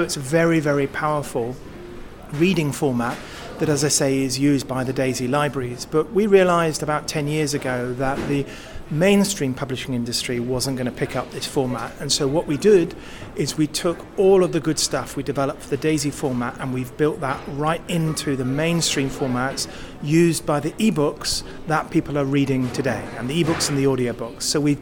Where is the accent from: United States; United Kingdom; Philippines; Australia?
United Kingdom; So it's wonderful as a Brit to now be running this type of event here in the UK together with RNIB.